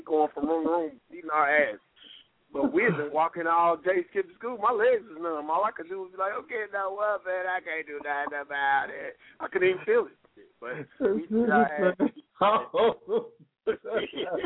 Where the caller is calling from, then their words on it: Dayton, Ohio, United States; I'm calling from Dayton.